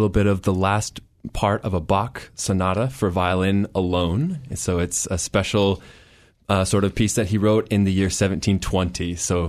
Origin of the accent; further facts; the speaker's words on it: Fairbanks, Alaska, United States; also born or lived in Anchorage; That's right. I was born in Anchorage, but then we moved to Fairbanks in 1992 in November. So it's been a long time.